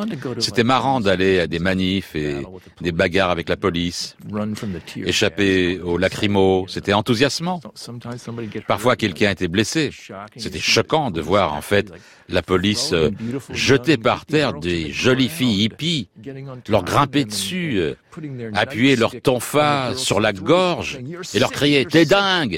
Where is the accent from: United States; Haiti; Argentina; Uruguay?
United States; À travers tous les États-Unis. Mon père était dans l'armée. Il était muté ça et là.